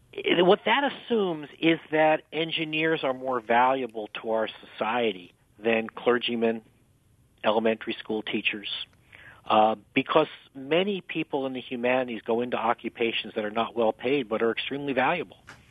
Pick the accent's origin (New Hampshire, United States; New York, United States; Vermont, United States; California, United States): New York, United States; Greenburgh; Outside of New York City, just north of Yonkers, town of Greenberg.